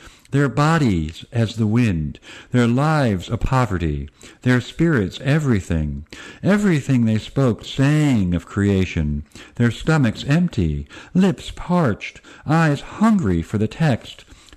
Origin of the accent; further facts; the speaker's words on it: Cleveland, Ohio, United States; I live in the country, and so I'm originally from Cleveland, a Jewish Cleveland urban guy, but moved to the country.